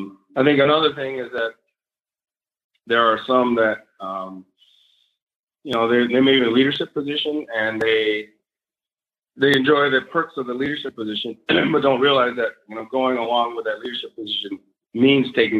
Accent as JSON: {"language": "English", "region": "California", "country": "United States", "tie": "born or raised there", "said": "And I'm from California, raised and educated in California."}